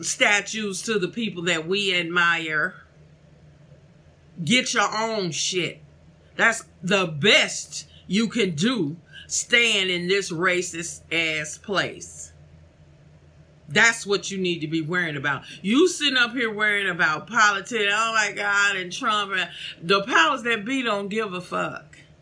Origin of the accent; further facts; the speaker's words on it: St. Louis, Missouri, United States; I'm from St. Louis originally.